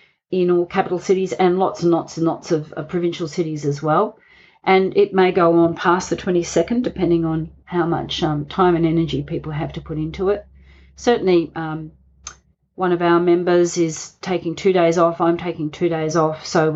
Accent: Gosnells, Western Australia, Australia; And I was lucky I grew up in Gosnells. I grew up on the Ellis Brook, this beautiful little brook that runs with full of live things

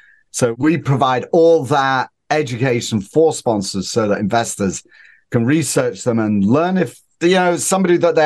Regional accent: Northern England, United Kingdom; moved away; So I'm originally from Northern England, a very, very long time ago.

